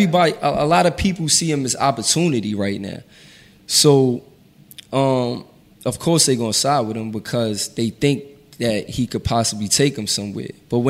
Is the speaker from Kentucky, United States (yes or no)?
no; New York, United States; I mean, we know some people back there, but I'm from New York.